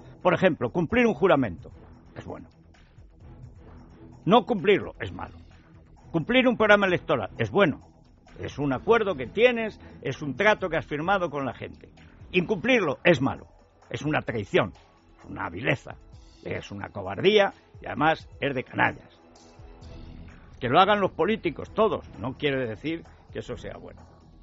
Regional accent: Orihuela del Tremedal, Aragon, Spain; yo creo que me voy a erigir en representante del pueblo del Tremedal con permiso del alcalde de mi pueblo

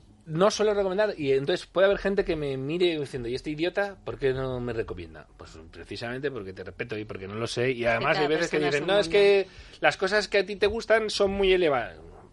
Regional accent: Madrid, Community of Madrid, Spain; Yo soy de La Rosilla y te prendo fuego al parque temático.

